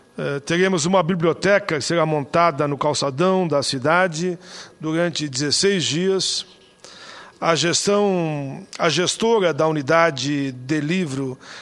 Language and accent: Portuguese; Caxias do Sul, Rio Grande do Sul, Brazil; natural da minha cidade natal, Caxias do Sul, embora recebi o título já de cidadão de Canoas. Mas nasci em Caxias.